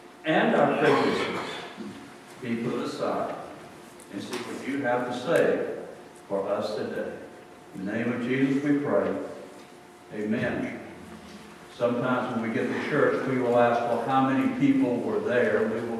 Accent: Plainview, Texas, United States; I was from Plainview, Texas.

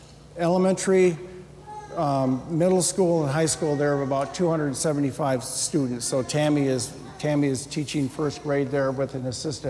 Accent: Liberia; And so when I grew up in Liberia, there was a plaque on the wall from Proverbs 3, 5, and 6.

